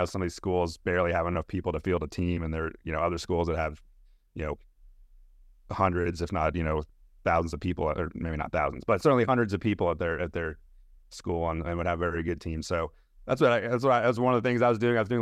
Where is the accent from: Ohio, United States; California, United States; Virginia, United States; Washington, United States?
Virginia, United States; I grew up in Northern Virginia, where we had a professional, you know, we had an NBA team that was really, really bad.